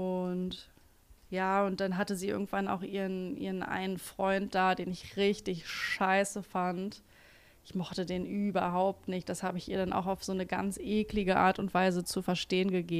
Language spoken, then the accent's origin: German; Bremen, Germany; Aber ich bin in einem Stadtteil in Bremen aufgewachsen. Da ist, das ist so eine Villengegend